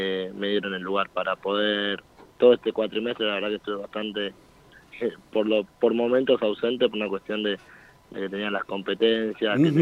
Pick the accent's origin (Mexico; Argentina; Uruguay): Argentina; yo como argentino soy amante del fútbol primero.